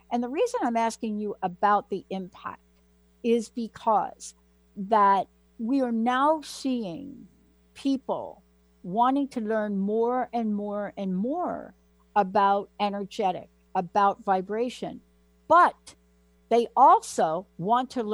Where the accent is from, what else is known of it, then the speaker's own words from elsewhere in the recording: East Coast, United States; I grew up on the East Coast as well.